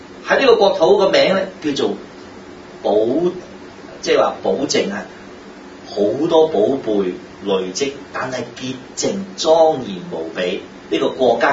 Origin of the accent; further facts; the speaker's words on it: China; 即係我哋中國人講話棺材裏面有個人喎